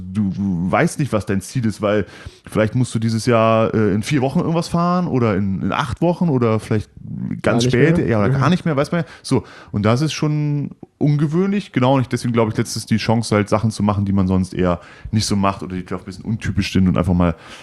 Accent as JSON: {"language": "German", "town": "Cologne", "region": "North Rhine-Westphalia", "country": "Germany", "said": "als Kölner nach Bad Reichenhall zu gehen, 700 Kilometer"}